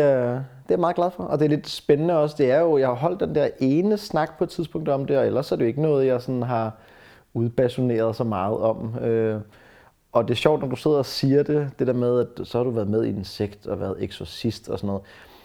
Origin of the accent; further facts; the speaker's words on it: Bornholm, Capital Region of Denmark, Denmark; Jeg voksede op på Bornholm. Det var bare mig og min mor.